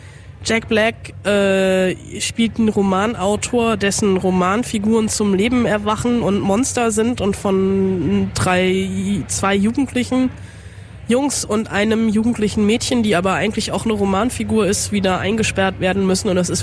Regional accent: Bonn, North Rhine-Westphalia, Germany; born there; also born or lived in Potsdam; now in Berlin, Germany; Ich bin ja in Bonn geboren und das liegt ja, ist ja neben Köln.

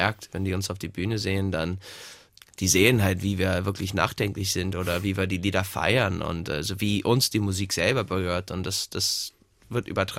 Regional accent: United States; German is a second language; ich bin auch stolzer Amerikaner. Ich liebe die USA und das ist halt mein Land, da wo ich groß geworden bin.

